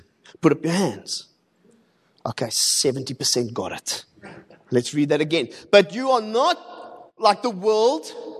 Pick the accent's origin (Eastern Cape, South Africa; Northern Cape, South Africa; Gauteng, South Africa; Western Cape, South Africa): Western Cape, South Africa; Cape Town; I come from Cape Town. That place is crazy, man.